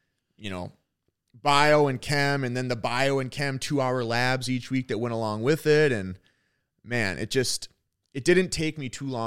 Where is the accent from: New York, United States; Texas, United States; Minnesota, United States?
Minnesota, United States; Rochester; also born or lived in Fargo; I grew up in the Rochester area. I was born in North Dakota, Fargo, North Dakota, actually. And I was there for a couple years.